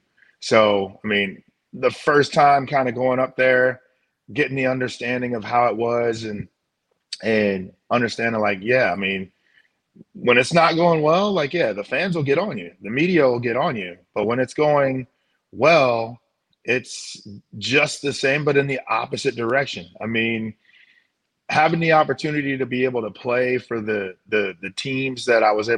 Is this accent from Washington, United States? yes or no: no; St. Louis, Missouri, United States; having been grown up, born and raised in St. Louis, understanding what Cardinal fans are and the passion that the fans in St. Louis have